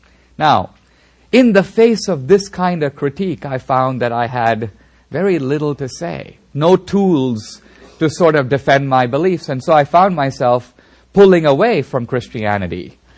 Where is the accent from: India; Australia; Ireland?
India; I come from India, and I'm actually part of a small Christian minority in India.